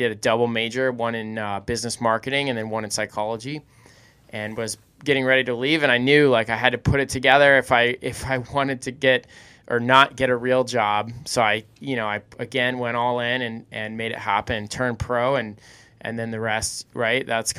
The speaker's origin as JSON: {"language": "English", "town": "East Lyme", "region": "Connecticut", "country": "United States", "lives_now": "Colorado, United States", "said": "I'm from East Lyme, Connecticut. Now I'm residing in Colorado."}